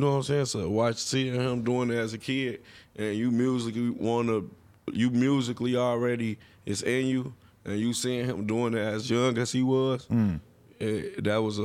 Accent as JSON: {"language": "English", "town": "Kankakee", "region": "Illinois", "country": "United States", "said": "I'm from Kankakee. Okay. It's like 45 minutes, 30 minutes away from Chicago."}